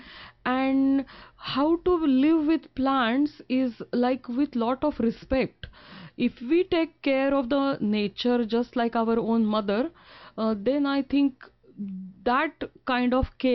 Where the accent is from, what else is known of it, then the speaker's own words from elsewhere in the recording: India; I grew up in India, and in India the Ayurveda is blended with the festivals and daily rituals.